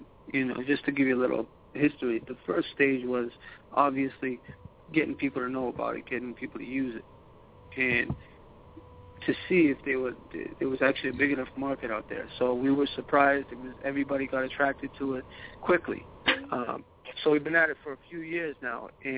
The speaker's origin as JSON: {"language": "English", "town": "Boston", "region": "Massachusetts", "country": "United States", "said": "I'm from Boston, but I love some West Coast music, man."}